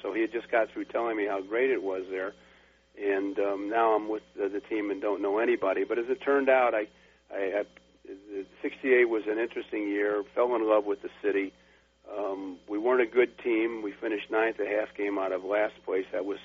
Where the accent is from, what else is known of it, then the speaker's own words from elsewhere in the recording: St. Louis, Missouri, United States; he knew me when I was a kid growing up in St. Louis